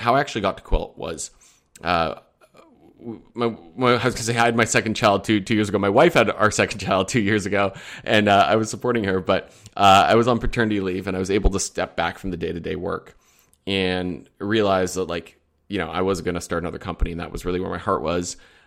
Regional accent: Alberta, Canada; I'm actually from Alberta, which is a part of Canada where the main industry is the fossil fuel industry.

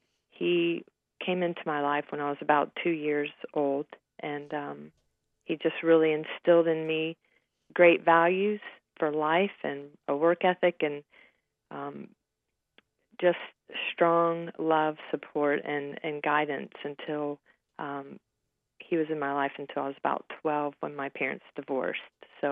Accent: Cincinnati, Ohio, United States; I grew up in Cincinnati, Ohio.

